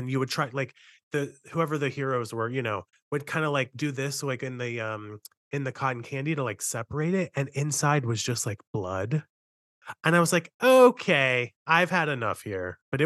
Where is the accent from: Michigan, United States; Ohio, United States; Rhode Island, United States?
Rhode Island, United States; Mind you, I'm from Rhode Island.